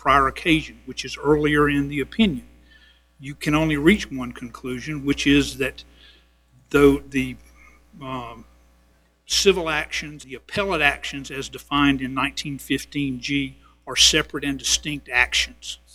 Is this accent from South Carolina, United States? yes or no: yes; Columbia, South Carolina, United States; I'm an attorney from Columbia, South Carolina with the McKay Firm.